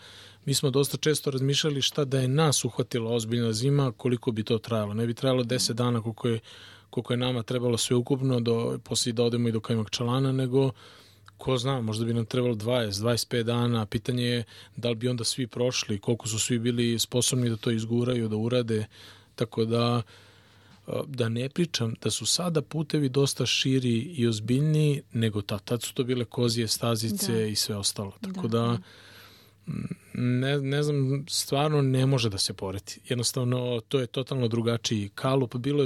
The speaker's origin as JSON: {"language": "Serbian", "country": "Serbia", "said": "Jer obično stariji ljudi guraju kod nas u Srbiji sve vezano za istoriju i bitne stvari"}